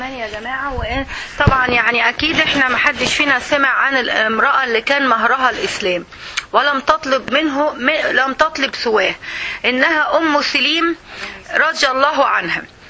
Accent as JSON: {"language": "Arabic", "country": "Egypt", "said": "كويس، انت دلوقتي عندنا يعني دي امثلة عندنا في مصر"}